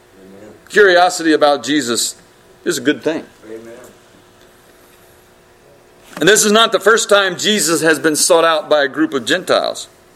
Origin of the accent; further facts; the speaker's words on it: the South, United States; We're all from the South. You know what it means to pester someone.